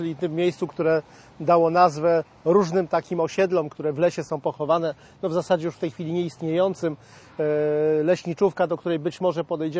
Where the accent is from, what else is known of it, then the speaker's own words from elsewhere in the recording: Wielki Kack, Pomeranian Voivodeship, Poland; To jestem z Wielkiego Kacka i rzeka Kacza